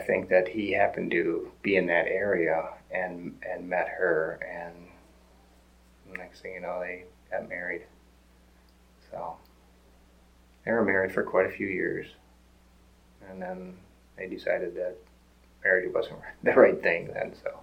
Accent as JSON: {"language": "English", "town": "Milan", "country": "United States", "tie": "born or raised there", "said": "But it was fun growing up in Milan. It was a nice town. People treated you decent."}